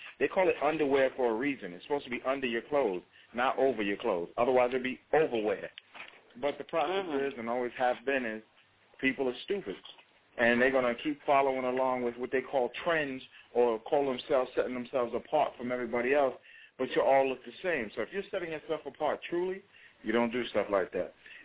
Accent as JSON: {"language": "English", "town": "Mount Vernon", "region": "New York", "country": "United States", "said": "I'm from Mount Vernon, New York."}